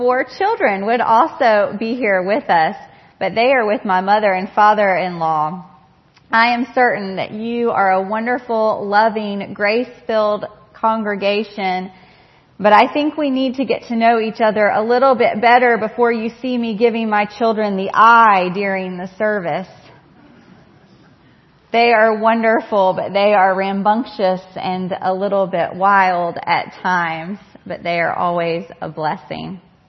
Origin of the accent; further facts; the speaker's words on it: Greenville, South Carolina, United States; I am from Greenville, South Carolina.